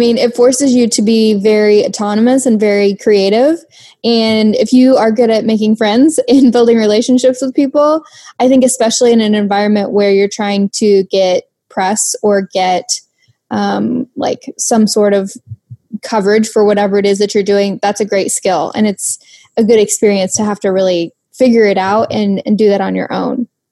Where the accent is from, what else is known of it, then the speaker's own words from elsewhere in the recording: Jacksonville, Illinois, United States; I still live where I grew up. I'm from a town called Jacksonville, Illinois, which is in the middle of Illinois, not far from the capital city of Springfield. But it's very rural.